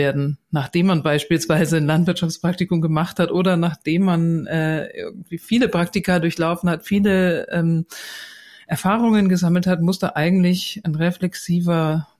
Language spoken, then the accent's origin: German; Bavaria, Germany; also ich komme jetzt aus Bayern und hier ist das so ein ganz normales Schulfach